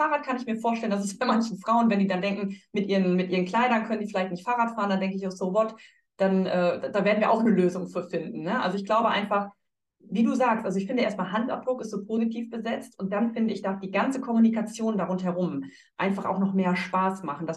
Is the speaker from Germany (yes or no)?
yes; Nordhorn, Lower Saxony, Germany; Ich komme aus Nordhorn, einer kleinen Stadt